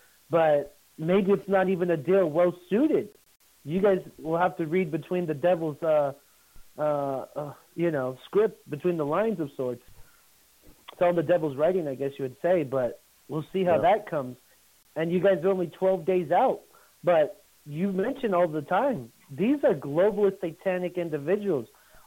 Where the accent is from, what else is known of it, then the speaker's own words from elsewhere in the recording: United States; obviously I'm American